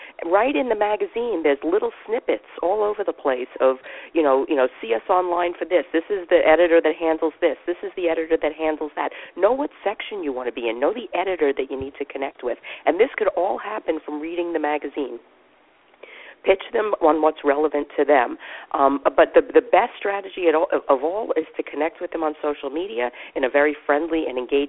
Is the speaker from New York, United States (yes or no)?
yes; New York, United States; I'm like, I'm from New York. Of course I've got black shoes.